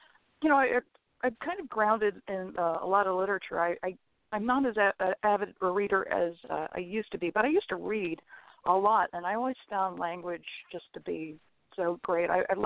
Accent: Baltimore, Maryland, United States; born there; I'm from the Mid-Atlantic area. I was born in Baltimore, as you said.

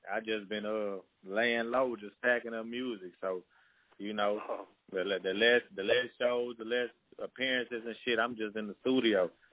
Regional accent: Dickinson, Texas, United States; Yeah, I'm from Galveston County. I'm from Dickerson, Texas. A little small city, but shit, you know, we live, we ride for each other, man.

